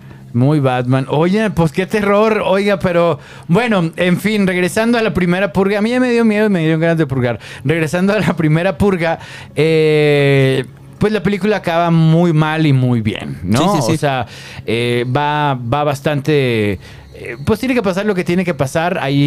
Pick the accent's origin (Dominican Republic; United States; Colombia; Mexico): Mexico; realmente tú como mexicano decías, güey, que estos vatos no gane este dude